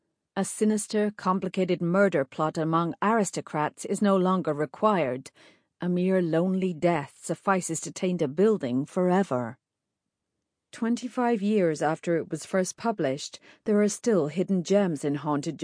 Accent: Scotland, United Kingdom; She seemed delighted to learn I was from Scotland

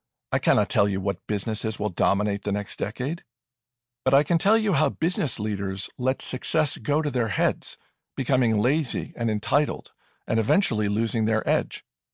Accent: Lake Tahoe, California, United States; I grew up ski racing in Lake Tahoe. I was on the Squaw Valley ski team

